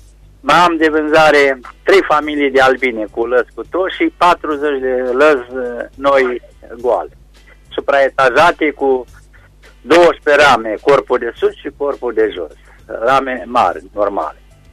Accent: Reșița, Caraș-Severin, Romania; din Reșița.

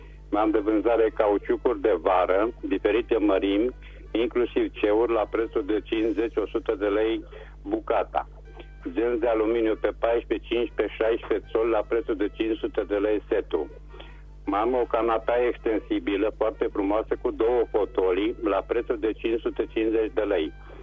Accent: Reșița, Caraș-Severin, Romania; sunt din Reșița și am și eu de vânzare următoarele.

